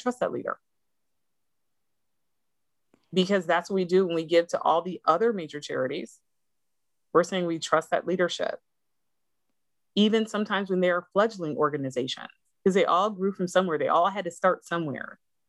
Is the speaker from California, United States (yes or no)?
no; Flint, Michigan, United States; I'm from Flint, right?